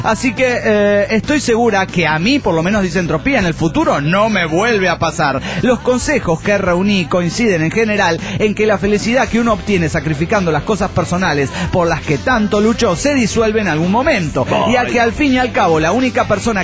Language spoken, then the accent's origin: Spanish; Guanajuato, Mexico; Yo soy de Guanajuato, donde año a año, en el mes de octubre, se realiza el Festival Internacional Cervantino.